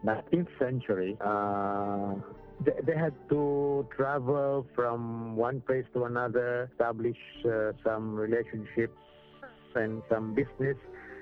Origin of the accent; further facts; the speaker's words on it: Mindanao, Philippines; I came from Mindanao, and both my grandfathers married local women.